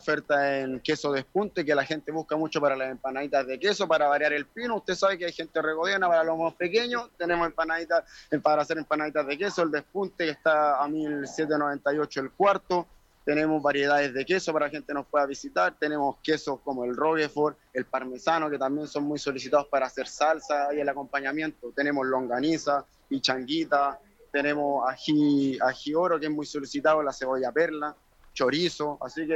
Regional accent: Quillota, Valparaíso, Chile; De Quillota.

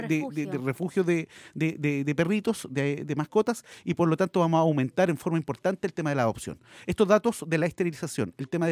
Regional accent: Quillota, Valparaíso, Chile; Me vine de Quillota, yo soy quillotano

